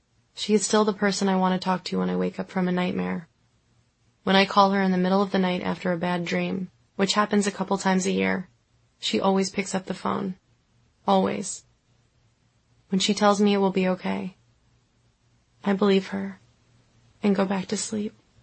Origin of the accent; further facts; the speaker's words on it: Long Island, New York, United States; also born or lived in Manhattan, New York; I was born in Manhattan, and after spending the first several years of my life here, I had to admire it from the far reaches of suburban Long Island for the rest of my childhood and teen years.